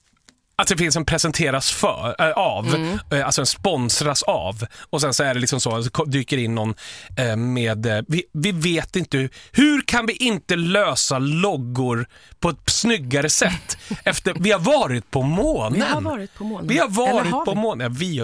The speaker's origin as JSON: {"language": "Swedish", "town": "Stockholm", "region": "Stockholm County", "country": "Sweden", "said": "folk som lyssnar som inte är från Stockholm, som, alltså ifall de tyder mig som stockholmare på hur jag pratar"}